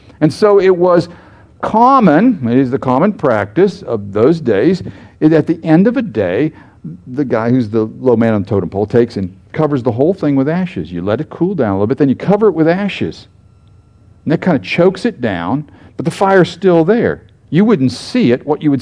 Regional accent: United States; It doesn't matter that I'm American. I still cheer for the Americans when they play games and all the rest of it.

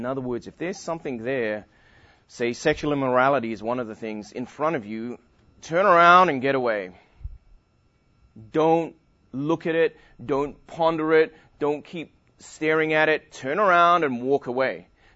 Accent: England, United Kingdom; Being English, I think it's pretty good.

